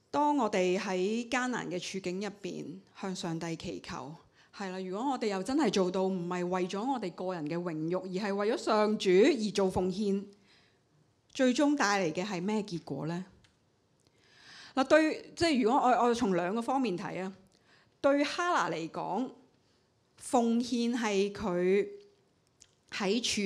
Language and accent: Chinese; China; 大概都好像我们中国人，即以前讲句，是吧，在家从父，出嫁从夫，老来从子